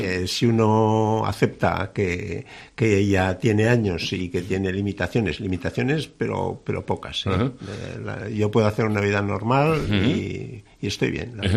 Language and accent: Spanish; Tudela, Navarre, Spain; born there; yo soy nacido en Tudela, pero sin embargo mi segunda referencia y afectivamente igual casi la primera es Los Fallos.